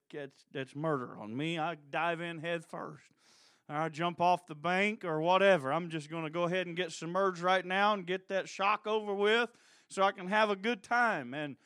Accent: Oklahoma, United States; And I grew up in Oklahoma, and I'm not terrified of them, but I have a healthy respect for them.

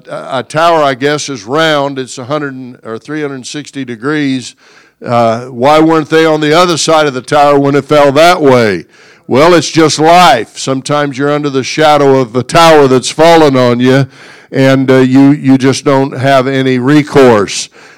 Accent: Mulvane, Kansas, United States; A friend of mine that I grew up around in Mulvane

